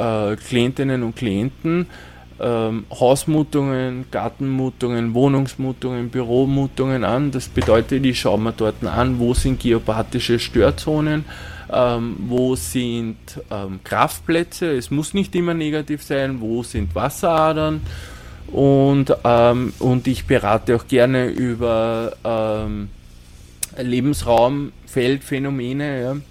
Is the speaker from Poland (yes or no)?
no; Austria; Ich bin ein stolzer Österreicher.